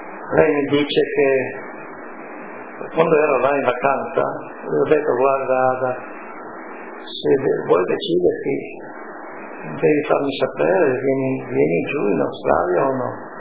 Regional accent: France; also born or lived in Italy; come che sono cresciuto in Francia in modo diverso, a me il modo italiano non lo trovavo giusto

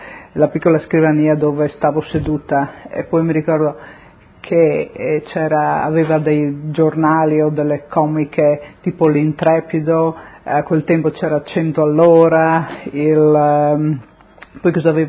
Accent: Faedis, Friuli-Venezia Giulia, Italy; born there; sono nata a Faidis, un piccolo paese in provincia di Udine, nella regione del Friuli Venezia Giulia, in Italia

